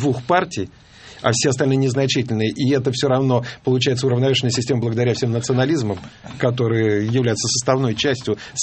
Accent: Russia; born there; потому что мои родители были из тех самых испанских детей, которые были эвакуированы во время гражданской войны. Я родился в Советском Союзе, жил здесь, ну, сперва до 7 лет.

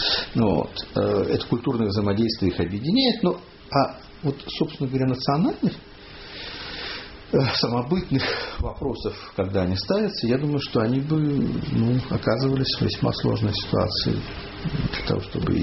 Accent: Omsk, Omsk Oblast, Russia; вот я сам из Омска, едешь и видишь, как постепенно меняется этнический тип по территории России.

